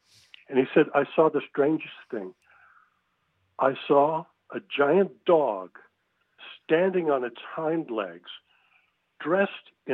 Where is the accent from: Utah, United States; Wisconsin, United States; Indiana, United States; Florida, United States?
Wisconsin, United States; About 16 miles from Madison. I call it my hometown because I lived there during my high school years. But this takes place outside of Deerfield, Wisconsin, in a small Norwegian cemetery.